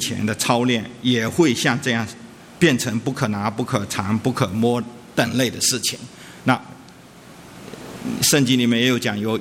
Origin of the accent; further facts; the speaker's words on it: China; now in United States; 那我们从大陆来的人自表谦卑的话